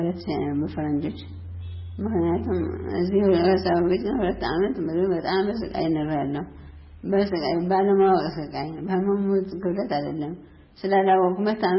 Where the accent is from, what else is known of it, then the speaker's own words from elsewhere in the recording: Tigray, Ethiopia; born there; also born or lived in Debre Birhan / Mekelle; የተወለድኩት ትግራይ ነው። ትግራይ ዘመሳ ካሉ ጉርማዳ ወረዳ ነው